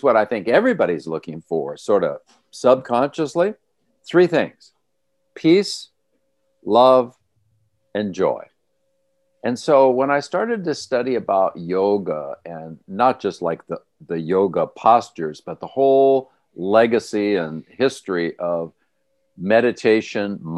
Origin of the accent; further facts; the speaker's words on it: Los Angeles, California, United States; I grew up in the Los Angeles area, and I had very down-home parents.